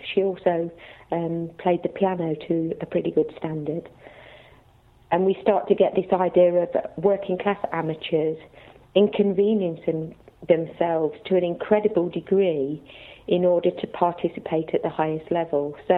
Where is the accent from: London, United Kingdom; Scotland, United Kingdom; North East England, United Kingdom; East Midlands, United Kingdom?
East Midlands, United Kingdom; Leicester; not just because I'm from Leicester